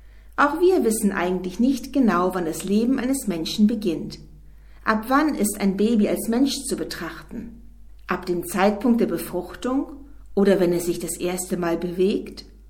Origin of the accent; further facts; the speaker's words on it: Hamburg, Germany; Als Hamburgerin habe ich mein Leben lang an einem Fluss gewohnt.